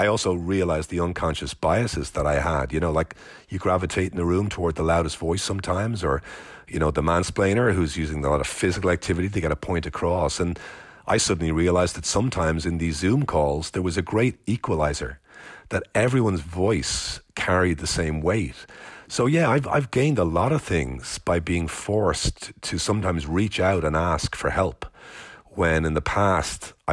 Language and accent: English; Ireland; I grew up in Ireland